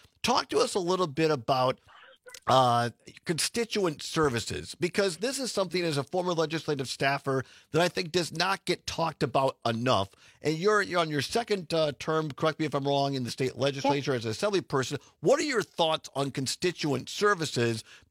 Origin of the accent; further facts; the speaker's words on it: Richland Center, Wisconsin, United States; As someone who was born and raised in Richland Center